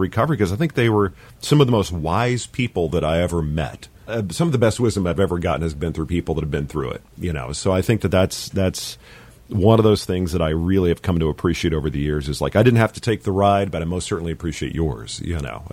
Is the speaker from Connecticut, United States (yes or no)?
no; Dallas, Texas, United States; I grew up in Dallas as a kid, and the latchkey kid in the 80s.